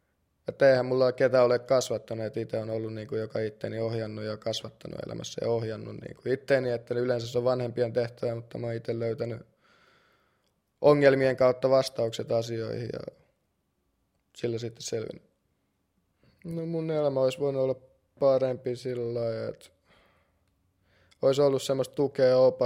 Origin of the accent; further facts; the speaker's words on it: Russia; Mä olen lähtöisin Venäjältä ja mun isä oli mafiassa ja äiti oli normaali venäläinen nainen.